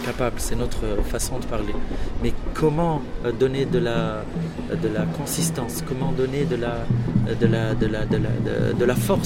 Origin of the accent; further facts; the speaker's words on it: Tunisia; on n'est pas là en tant que Tunisien, on est là en tant qu'artiste.